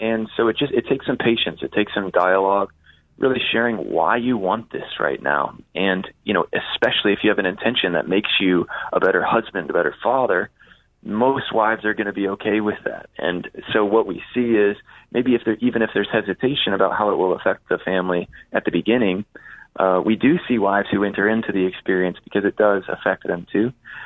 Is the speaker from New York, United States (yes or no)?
no; Indiana, United States; so I'm from Indiana. I'm based here in Fort Wayne, Indiana